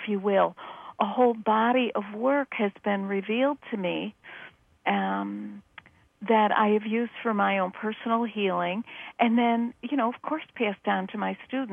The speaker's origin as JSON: {"language": "English", "town": "Chicago", "region": "Illinois", "country": "United States", "said": "you know, I'm from Chicago, very Midwest."}